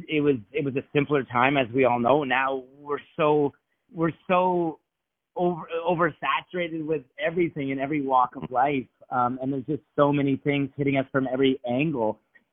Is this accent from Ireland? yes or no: no; Canada; It was the go-to channel as a Canadian kid growing up.